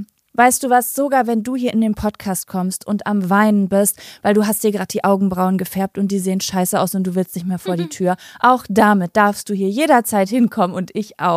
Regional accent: Basel-Stadt, Switzerland; accent: Basel dialect; Ich selbst bin in Basel geboren und in der Nähe aufgewachsen und habe daher einen Basler Dialekt. Meine Familie stammt zur Hälfte allerdings aus Solothurn, ich hoffe, man spricht so aus, und daher bin ich zu einem großen Teil auch mit diesem Dialekt aufgewachsen.

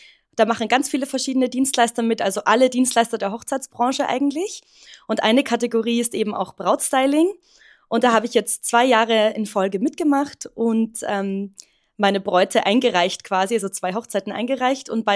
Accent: Austria; ich komme aus Österreich.

